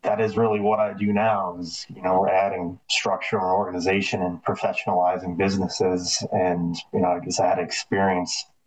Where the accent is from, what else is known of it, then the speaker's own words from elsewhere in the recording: Albany, New York, United States; So I'm from the Albany, New York area. I am the youngest of 5, 3 sisters and a brother.